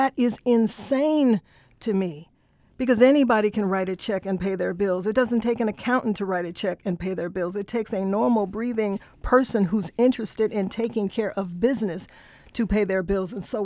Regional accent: St. Louis, Missouri, United States; So I was born and raised in St. Louis. I'm a product of the St. Louis public school system.

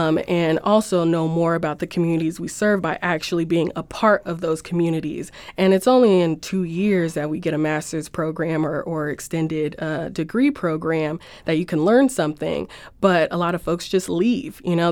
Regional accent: Los Angeles, California, United States; now in St. Louis, United States; I'm from Los Angeles and moved here for the school.

